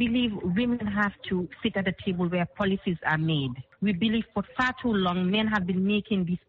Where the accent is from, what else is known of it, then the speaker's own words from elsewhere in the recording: Gambia; I'll take Gambia, for example, because we are from the Gambia.